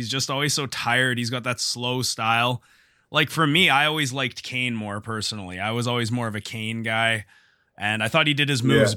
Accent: Canada; I'm Canadian

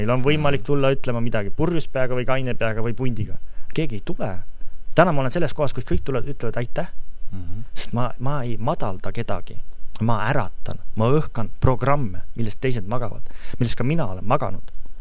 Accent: Surju, Pärnu County, Estonia; kuna ma olen pärit siis Pärnumaalt Surjust, metsa seest

